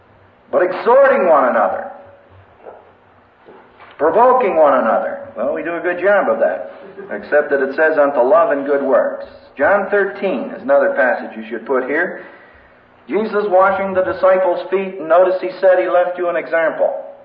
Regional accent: India; And as an Indian, what an experience. We had a pastor's conference outside of the state of Assam, one of the communist-controlled states

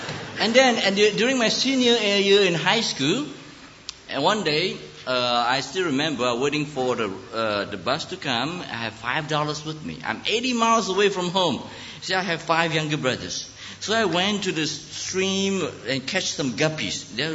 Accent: Malaysia; born there; English is a second language; I was born in Malaysia. My dad ran away from China, communist China, when they took over, and he just got in time on a big boat and got to Malaysia.

